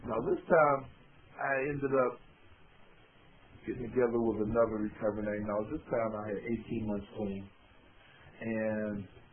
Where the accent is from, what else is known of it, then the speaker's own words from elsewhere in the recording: Pittsburgh, Pennsylvania, United States; Okay. And yes, I am from the Pittsburgh area.